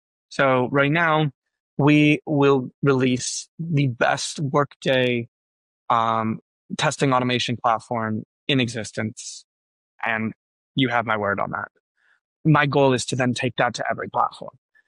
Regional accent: New York, United States; so I am a New Yorker at heart, born and raised in the suburbs.

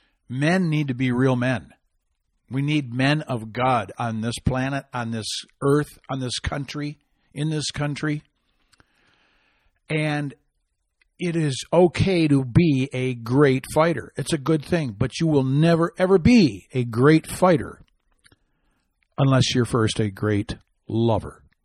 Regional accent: Washington, Michigan, United States; That's right, a town called Washington, Michigan. And I was particularly drawn because it's from my home state.

